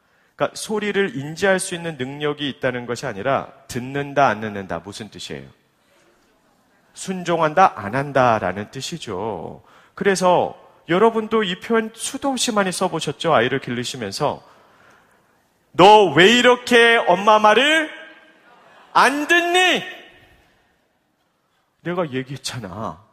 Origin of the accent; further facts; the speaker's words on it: South Korea; also born or lived in United States; 우리는 한국 사람입니다.